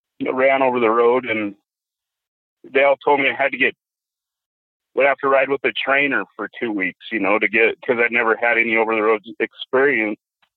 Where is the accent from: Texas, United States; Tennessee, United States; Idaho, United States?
Idaho, United States; I grew up in Idaho, the potato capital of the world, real big in agriculture.